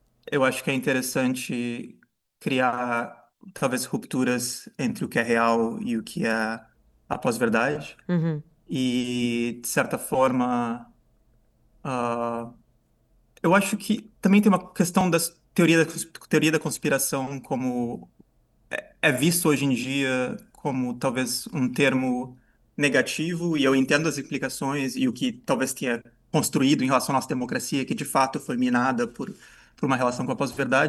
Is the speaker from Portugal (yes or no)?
no; Brazil; born there; eu nasci no Brasil e agora meu trabalho, eu trabalho entre a Holanda e a Bélgica